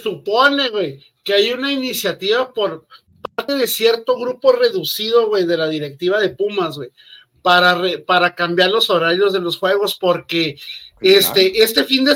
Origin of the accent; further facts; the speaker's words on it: northern Mexico, Mexico; nosotros como norteños decimos